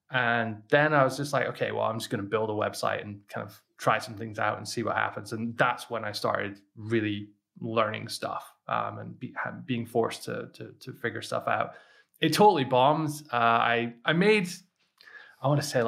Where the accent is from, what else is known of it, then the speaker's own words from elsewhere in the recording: Scotland, United Kingdom; also born or lived in United States; for anyone who's wondering where my weird accent's from, I'm Scottish, but I used to live in America. So I have this weird hybrid thing going on.